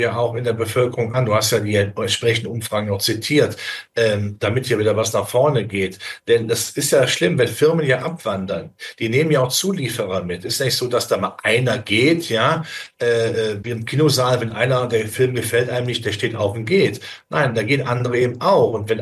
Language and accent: German; Rhineland, Germany; ich bin Rheinländer, das kann man im Karneval bringen, ja.